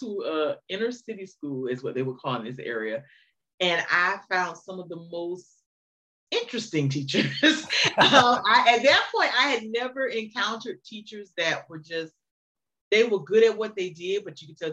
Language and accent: English; Miami, Florida, United States; I was born and raised in Miami, and I am the oldest of me and my sister, two girls.